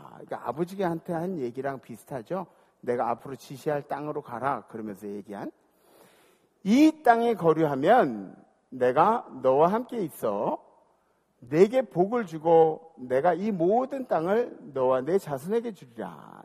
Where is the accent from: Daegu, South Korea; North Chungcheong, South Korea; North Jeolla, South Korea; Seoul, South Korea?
Seoul, South Korea; Jamsil; 저는 여기서 한 살 때 잠실 들어와가지고 그래서 자라면서 계속 봤는데